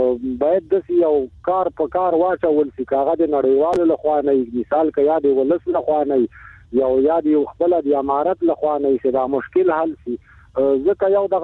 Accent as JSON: {"language": "Pashto", "country": "Afghanistan", "said": "زه افغان مهاجر يم"}